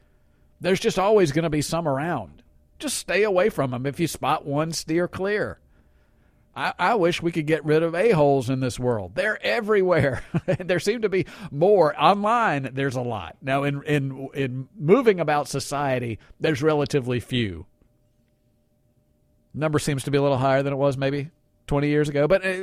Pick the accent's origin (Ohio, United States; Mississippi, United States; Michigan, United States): Mississippi, United States; Jackson; also born or lived in New York; I grew up in Jackson, Mississippi, born in New York, but I've been down here most of my life. I went through public schools, three of them.